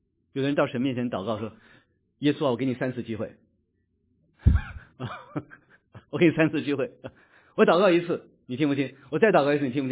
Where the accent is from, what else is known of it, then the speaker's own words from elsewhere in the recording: China; 因为我们中国人讲话一讲到这个狗啊，对，就是骂人的话